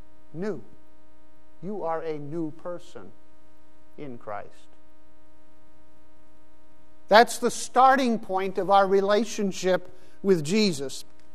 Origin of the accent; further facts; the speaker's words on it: Pakistan; When I grew up in Pakistan, we lived inside a compound with a big wall around it.